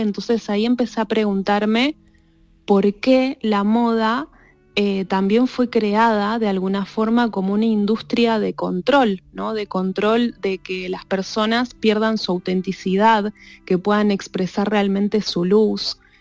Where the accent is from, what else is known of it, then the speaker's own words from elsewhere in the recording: Argentina; now in Spain; Soy argentina, pero estoy aquí, voy, vengo, estoy un tiempo en esta tierra que amo, amo estar en España